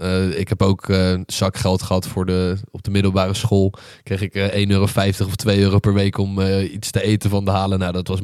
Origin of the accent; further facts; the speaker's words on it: Leiderdorp, South Holland, Netherlands; also born or lived in Oegstgeest; ik ben 20 jaar oud. Ik kom uit Leiderdorp. Ik ben geboren in Oegstgeest.